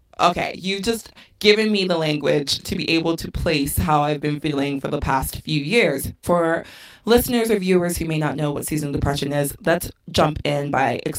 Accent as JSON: {"language": "English", "region": "London", "country": "United Kingdom", "tie": "born there", "said": "So I was born in London, which is known for being gray and being rainy"}